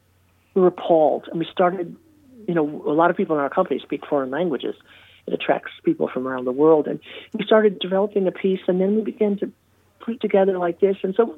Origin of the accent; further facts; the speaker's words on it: Averill Park, New York, United States; I was raised in Averill Park, New York, out in Averill Park. And my father owned a liquor store, and my aunt was the postmaster.